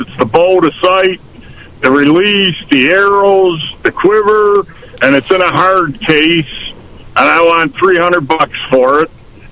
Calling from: Arcade, New York, United States

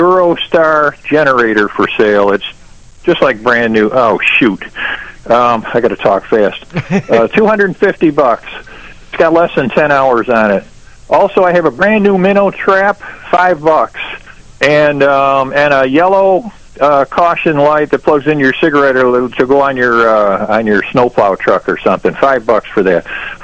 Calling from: Wyoming Dale, New York, United States; I'm calling from the Wyoming Dale area.

